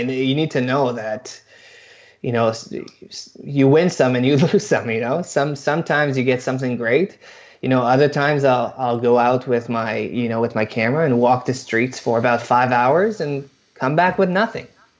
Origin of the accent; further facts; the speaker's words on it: Israel; moved away; living away from my family and living away from my hometown, my country, the place I grew up in, and what does that mean to me?